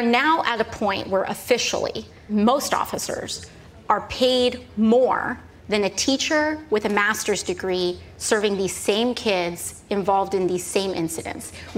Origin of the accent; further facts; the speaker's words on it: Bronx, New York, United States; Well, I'm from the Bronx, so it's on-brand for where I'm from.